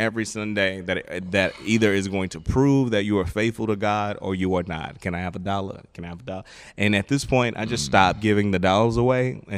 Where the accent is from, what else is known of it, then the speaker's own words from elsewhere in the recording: Dallas, Texas, United States; I'm from South Dallas.